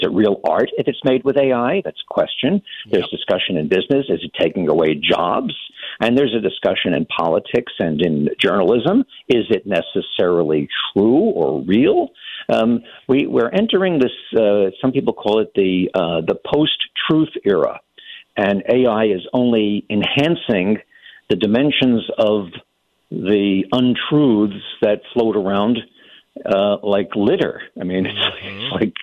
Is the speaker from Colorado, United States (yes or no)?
no; New York, United States; And growing up in New York, and I'm sure some of your listeners migrated